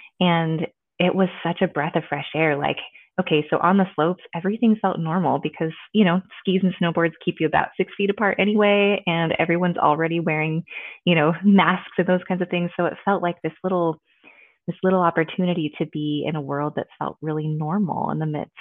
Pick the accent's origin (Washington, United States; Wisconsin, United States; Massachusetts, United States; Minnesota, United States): Washington, United States; So I grew up on the Olympic Peninsula. So if you look at the state of Washington, you have that Olympic Peninsula off to the far west.